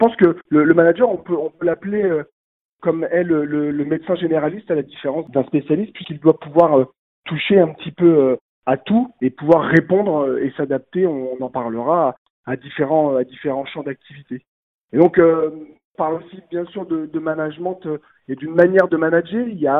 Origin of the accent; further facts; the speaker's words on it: Paris, Île-de-France, France; quand on dit qu'on est parisien